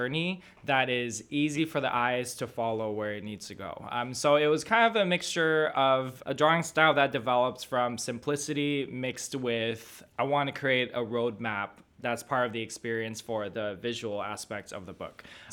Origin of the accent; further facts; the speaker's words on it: Las Vegas, Nevada, United States; And I was raised in Vegas, and so that's just the land of everything extra, a lot of showmanship.